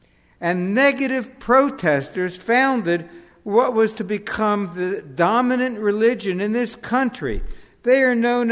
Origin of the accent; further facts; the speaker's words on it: Pennsylvania, United States; And that I was from Pennsylvania, where some of us consider Groundhog Day the holiest day of the year.